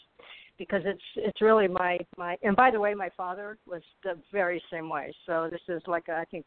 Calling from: Arizona, United States; The heat of Arizona.

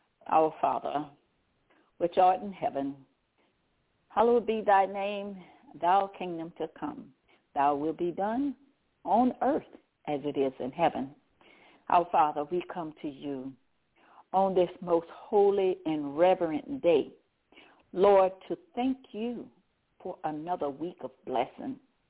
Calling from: Baton Rouge, Louisiana, United States; I'm calling from Baton Rouge, Louisiana.

